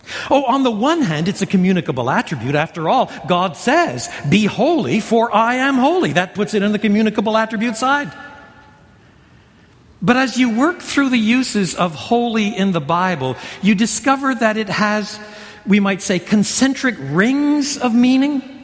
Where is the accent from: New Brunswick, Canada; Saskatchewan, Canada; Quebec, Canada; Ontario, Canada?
Quebec, Canada; first language fr; English is a second language; I was brought up in French. In French Canada, the French Canadians would speak of la nation du Québec